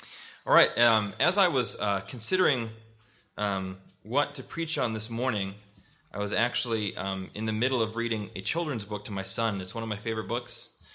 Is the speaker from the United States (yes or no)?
yes; Arizona, United States; Now, I was born and raised in Arizona. I don't think we have any pike.